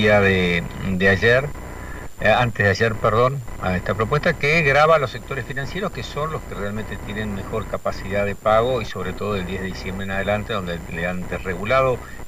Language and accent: Spanish; Entre Ríos, Argentina; Sí, bueno, nosotros nos entrerrianos hace años ya que venimos reclamando desde Jorge Busti hasta Gustavo Bordet